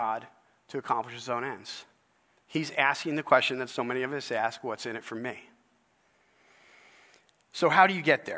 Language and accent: English; New York, United States; I grew up just outside of Manhattan in New York.